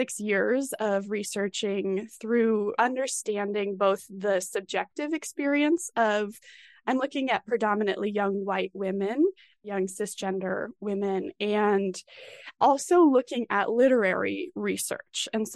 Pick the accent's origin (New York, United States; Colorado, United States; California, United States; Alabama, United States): Colorado, United States; Colorado Springs; So I grew up in Colorado Springs.